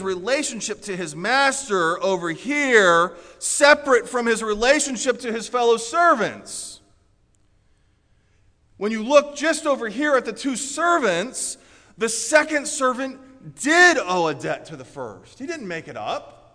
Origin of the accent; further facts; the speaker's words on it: Orlando, Florida, United States; I grew up in Orlando, Florida, so I kind of think of South Holland as around here.